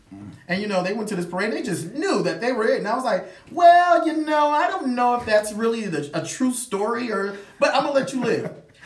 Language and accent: English; Compton, California, United States; also born or lived in Watts / Inglewood; So, for instance, I'm from Compton, California, right? Grew up in Watts, grew up in Inglewood, grew up in L.A. I'm a kid of the city.